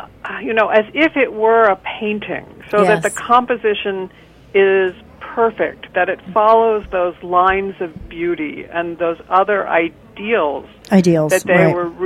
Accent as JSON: {"language": "English", "country": "United States", "said": "which at least for me as an American is like my sort of image, my internal image of what the English countryside looks like"}